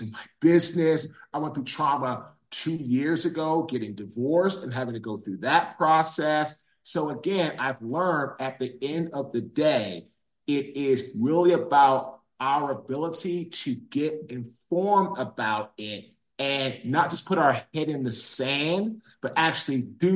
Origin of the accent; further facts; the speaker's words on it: Washington, District of Columbia, United States; now in Raleigh, United States; I'm from Washington, D.C. I went to Howard University. I played in the NFL. I now live in Raleigh, North Carolina.